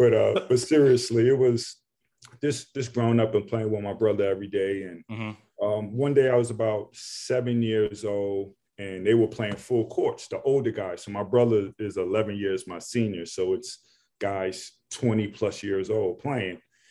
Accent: New York City, New York, United States; And I'm from New York City, you know, Ed Coder, Shamon Williams.

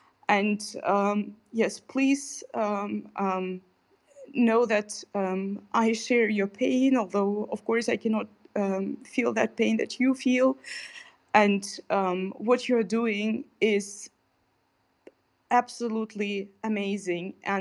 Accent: Kazakhstan; also born or lived in Kyrgyzstan / Tajikistan / Germany; now in Switzerland; I come originally from Kazakhstan, but I've spent years also in Kyrgyzstan and in Tajikistan, but I studied, I did my PhD in Germany. Right now I teach Soviet history in Switzerland at the University of Basel.

